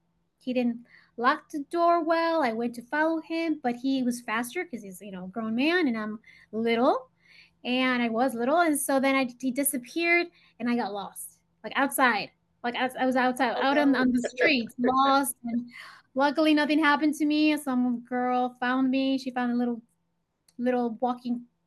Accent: Chicago, Illinois, United States; So I was born in Chicago. I grew up in Chicago in the South Side, and I spent there most of my childhood, went to high school there

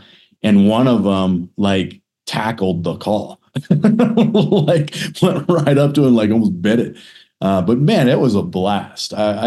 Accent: Nebraska, United States; Yeah. Yeah, because and I've called a little bit growing up in Nebraska.

